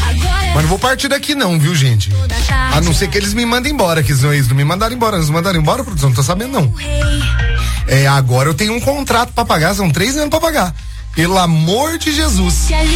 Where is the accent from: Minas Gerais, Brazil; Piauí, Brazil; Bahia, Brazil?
Minas Gerais, Brazil; Itajubá; sou de Itajubá